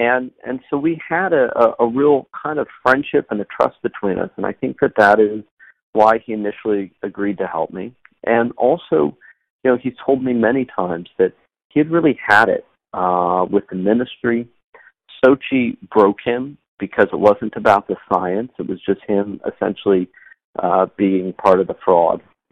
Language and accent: English; United States; I presented myself just purely, you know, as an American documentary filmmaker